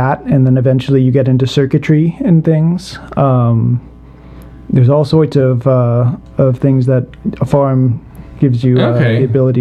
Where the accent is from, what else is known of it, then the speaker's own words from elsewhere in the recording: Lancaster, Pennsylvania, United States; I grew up in Lancaster, Pennsylvania, on a small hobby farm.